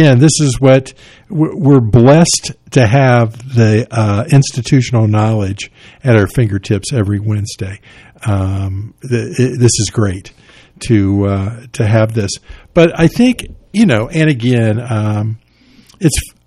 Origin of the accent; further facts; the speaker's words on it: Pickle, Ohio, United States; my friend Tim Irwin, who I grew up with in Pickle, Ohio, who celebrated his birthday on Saturday.